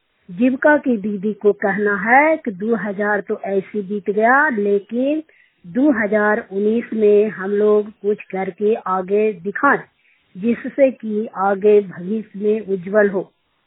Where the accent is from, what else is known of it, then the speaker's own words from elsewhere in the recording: Gaurapur, Bihar, India; गौड़ापुर के रहने वाले हूँ। पोस्ट बढ़ौना है, थाना चंडी है, जिला नालंदा के निवासी हूँ।